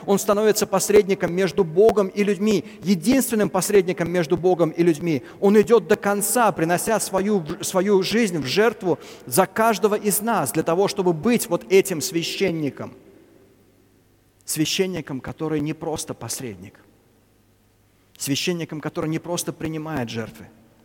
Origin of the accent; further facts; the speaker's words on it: Moscow, Russia; я родился, вырос в Москве. И когда я рос в Москве было 6 миллионов человек.